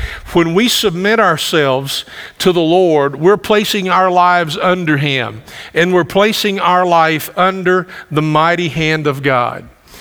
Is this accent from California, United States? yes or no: no; Campbellsville, Kentucky, United States; In fact, people go, we're from Campbellsville, but people go, well, we went through your hometown the other day.